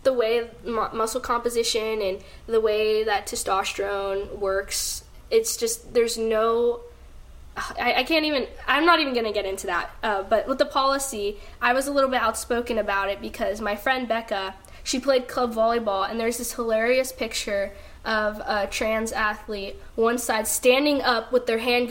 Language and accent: English; California, United States; because originally I'm from California, so obviously very far from here.